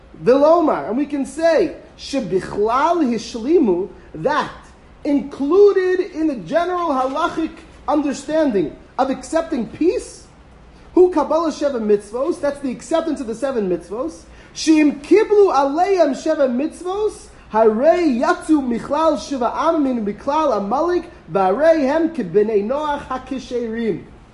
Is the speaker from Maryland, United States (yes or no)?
no; Philadelphia, Pennsylvania, United States; I'm from Philadelphia.